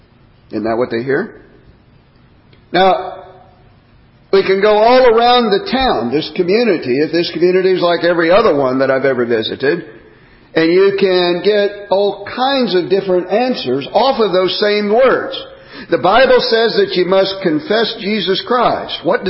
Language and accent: English; Kansas City, Missouri, United States; Now, I am decidedly a Yankee. I was raised in Kansas City, Missouri. My words are different